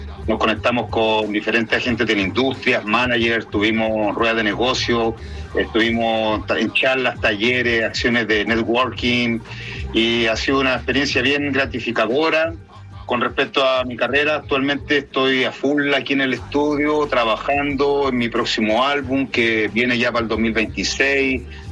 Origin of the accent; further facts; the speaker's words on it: Viña del Mar, Valparaíso, Chile; yo soy nacido y criado en Viña del Mar, principalmente en los cerros Santa Julia, Chupaya.